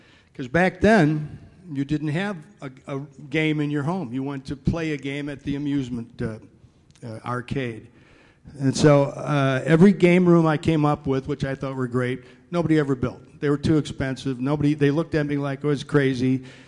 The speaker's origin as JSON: {"language": "English", "town": "Chicago", "region": "Illinois", "country": "United States", "said": "and I was from the North Shore of Chicago, so it was kind of like going home."}